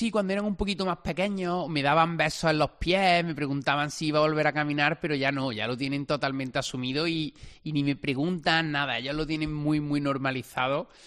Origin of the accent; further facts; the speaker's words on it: Córdoba, Andalusia, Spain; yo soy de Córdoba capital, que Córdoba no es una ciudad muy grande.